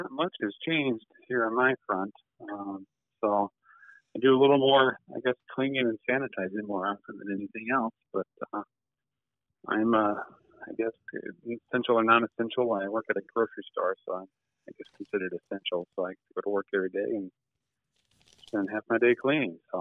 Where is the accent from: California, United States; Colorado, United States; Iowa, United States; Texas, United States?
Texas, United States; Fort Worth; And I was born and raised in Texas, so kind of living in that Fort Worth area.